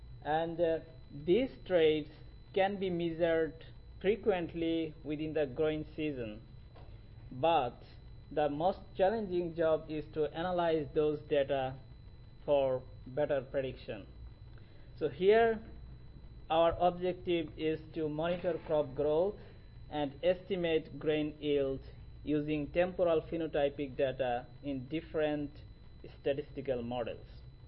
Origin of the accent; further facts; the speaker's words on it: Bangladesh; I'm from Kansas State University and originally from Bangladesh.